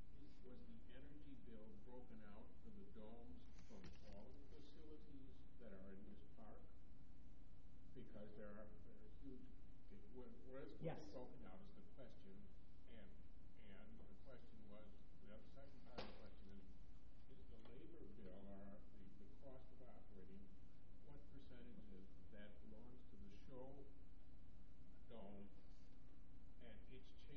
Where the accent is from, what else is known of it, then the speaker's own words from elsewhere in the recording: Fox Point, Wisconsin, United States; I'm 75 years old. I didn't get to these domes until I was 30, and I grew up in Fox Point.